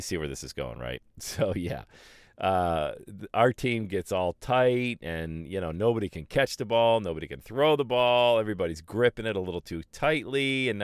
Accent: Bradford, Pennsylvania, United States; Wasn't even available at my school back in the 80s when I was growing up in Bradford, PA. Big here in Southwest Ohio.

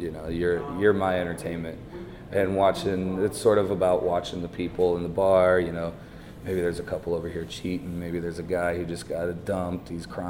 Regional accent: Florida, United States; I grew up in Florida, and I started playing the bar scene when I was 10 years old

